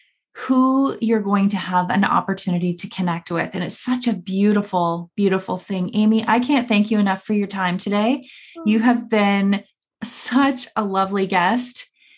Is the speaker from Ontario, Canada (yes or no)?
yes; Ontario, Canada; I cannot believe, honestly, that we're both from Southwestern Ontario, that we're baseball families, three kids, all the things.